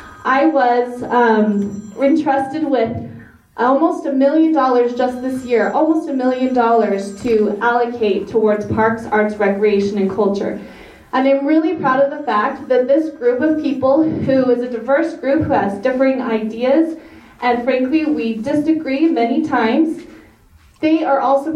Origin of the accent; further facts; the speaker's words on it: Utah, United States; I grew up in Utah County. I've lived in American Fork for 7.5 years now